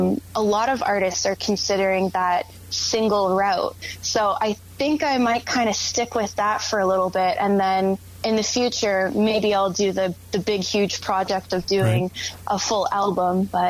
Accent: Hamilton, Ontario, Canada; because I was born in Hamilton. It's my hometown. It's my old high school.

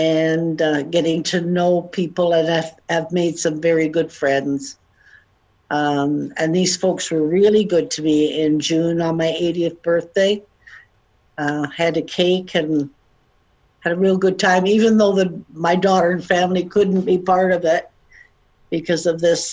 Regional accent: Toronto, Ontario, Canada; born there; I was born in Toronto, married at the age of 17.

